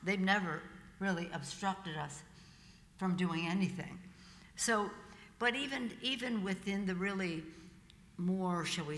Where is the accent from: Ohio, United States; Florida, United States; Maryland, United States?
Maryland, United States; Baltimore; I was born in Baltimore, in the Italian section where I grew up, where my parents died, where our family, that's who we were.